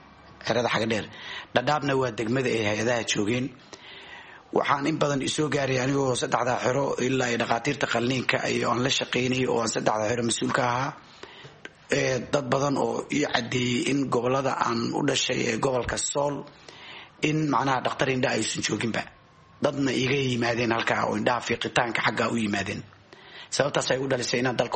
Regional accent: Mogadishu, Banadir, Somalia; born there; Muqdisho ayaan ku dhashay oo ka qaxay.

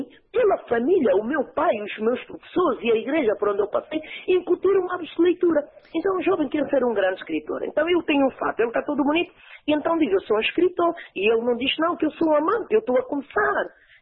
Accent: Namibe, Angola; Eu sou do Namib.

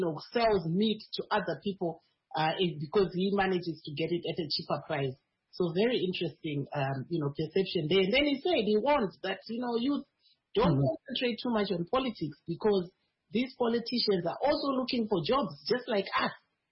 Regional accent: Chinhoyi, Mashonaland West, Zimbabwe; And he actually comes from my hometown in Chinoy.

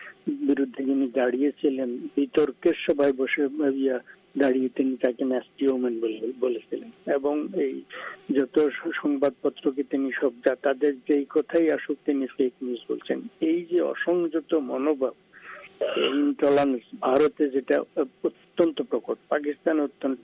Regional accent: Bangladesh; আমি প্যার্টিকুলার যেহেতু আমি বাংলাদেশের লোক

